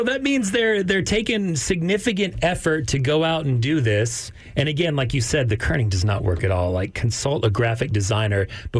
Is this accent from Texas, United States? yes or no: yes; Amarillo, Texas, United States; even as a kid growing up in Amarillo, Texas, the joke was that we would bus our homeless to Austin.